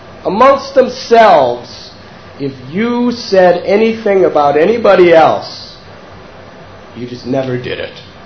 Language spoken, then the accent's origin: English; Chicago, Illinois, United States; You see, I'm from Chicago.